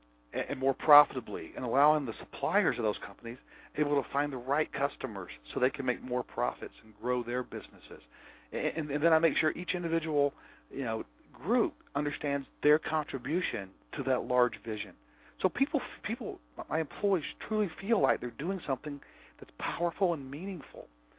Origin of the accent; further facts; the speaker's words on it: United States; which I had built as an American in all English